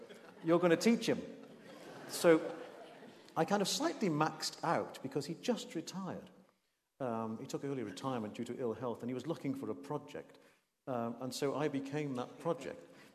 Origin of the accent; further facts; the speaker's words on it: Wales, United Kingdom; I grew up on Anglesey, so it's the closest university.